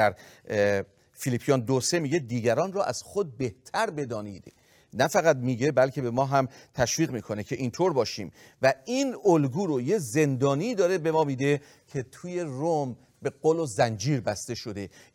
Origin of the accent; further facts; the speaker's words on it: Mashhad, Razavi Khorasan, Iran; ما بچه مشهدیم بابا